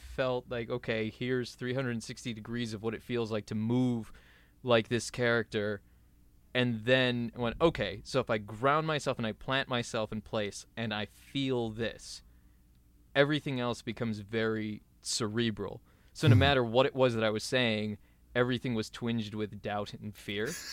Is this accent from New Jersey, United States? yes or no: no; Burr Ridge, Illinois, United States; also born or lived in Chicago; I'm from Chicago. I was born in Chicago. Grew up in the suburbs, southwest suburbs in Burr Ridge.